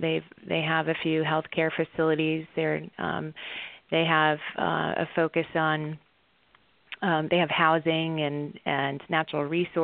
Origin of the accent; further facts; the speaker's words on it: Massachusetts, United States; So I grew up in Massachusetts and grew up with a lot of my mother's traditions.